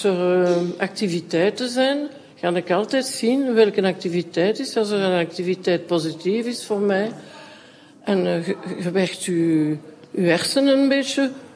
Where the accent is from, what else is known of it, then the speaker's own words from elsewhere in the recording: Brussels, Belgium; first language French; Dutch is a second language; Goed, tweetalig. Ik ben echt een Brusselaar. Soms hoort toch een beetje dat ik Franstalig ben, hè?